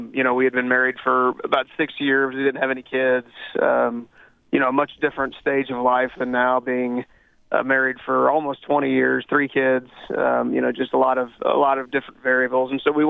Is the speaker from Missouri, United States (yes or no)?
yes; Missouri, United States; I am, right in the middle of my hometown.